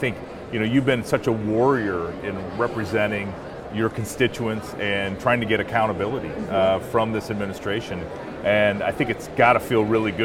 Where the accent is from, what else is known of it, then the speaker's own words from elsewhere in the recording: Iowa, United States; like in my home state of Iowa, where Kim Reynolds led this school choice.